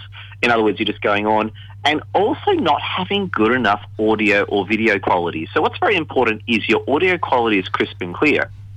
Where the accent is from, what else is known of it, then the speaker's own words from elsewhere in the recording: Australia; As an Australian citizen who loves our greatest Prime Minister ever, Scott Morrison, I'm going to go with Vegemite as a sign of patriotism and love for our glorious country.